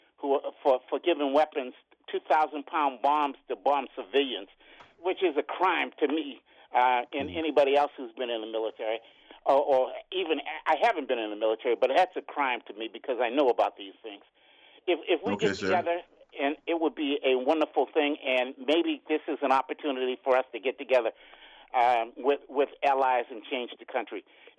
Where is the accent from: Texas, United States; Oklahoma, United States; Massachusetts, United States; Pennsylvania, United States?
Massachusetts, United States; Boston; because I'm from Boston